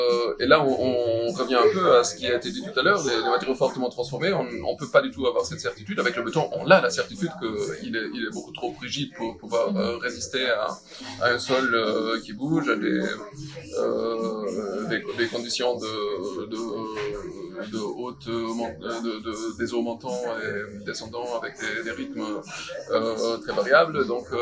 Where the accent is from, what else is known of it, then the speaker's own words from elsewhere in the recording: Germany; now in France; je suis allemand et souvent, ce qu'on me dit, mais comment t'es atterri ici en France